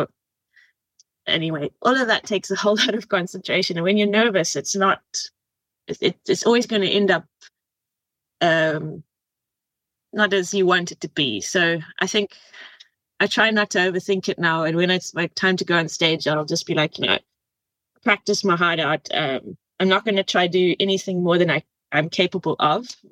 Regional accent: Bulawayo, Zimbabwe; I suppose it was back in Zimbabwe when I used to just, in Bulawayo, my hometown, and no one was really playing live music.

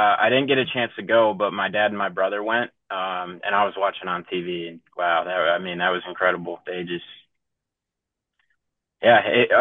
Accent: Appleton, Wisconsin, United States; I grew up in Appleton, Wisconsin, and we had a farm team, the Timber Rattlers, the Brewers.

